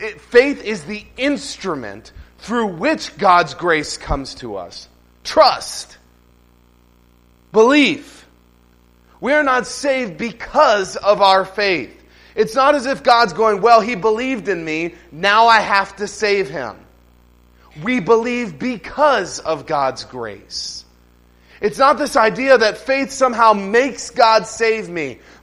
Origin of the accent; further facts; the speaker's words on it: Bel Air, Maryland, United States; I grew up in Maryland. I went to Calvary Baptist Church in Bel Air, Maryland.